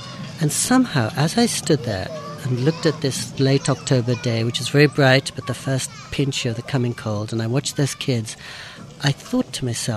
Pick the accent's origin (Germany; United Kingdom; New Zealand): United Kingdom; England; accent: English; moved away as an adult; also born or lived in India; now in California, United States; you'd see my Indian face, but I've never lived in India. I'm not really at home there. And you probably hear England in my voice, and that I grew up in England for 21 years, but I don't know if that's really my home.